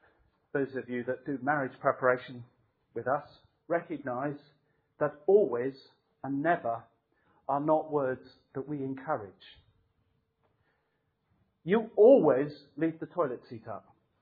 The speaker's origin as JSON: {"language": "English", "country": "United Kingdom", "said": "This is, we can get, as British people, quite down in the mouth."}